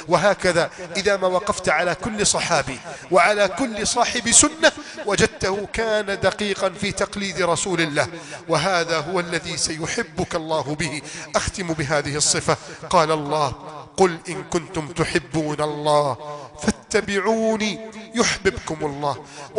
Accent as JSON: {"language": "Arabic", "country": "Egypt"}